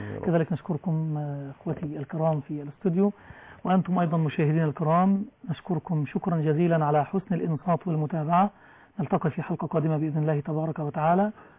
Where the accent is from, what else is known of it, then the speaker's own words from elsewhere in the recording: Mansoura, Dakahlia, Egypt; هذا عندنا في المنصورة